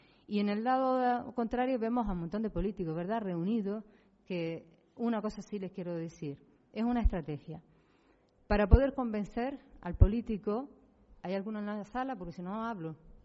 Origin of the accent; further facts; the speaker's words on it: Arucas, Canary Islands, Spain; yo soy de Arucas